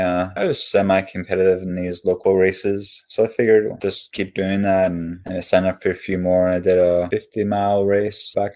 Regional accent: Northern Ireland, United Kingdom; now in North Carolina, United States; I'm from Northern Ireland, so I grew up there, born and raised. Yeah, I'm an American citizen.

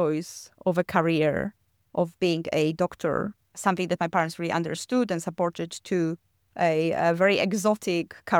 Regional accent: Poland; So yes, as you said, I grew up in Poland

